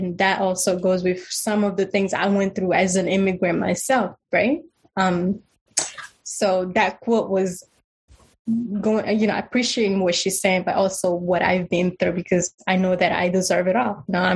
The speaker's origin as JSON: {"language": "English", "country": "Togo", "said": "But I guess the zobon is the native way we call it in my home country. So I figure when my Ewe girls or Togolese fr"}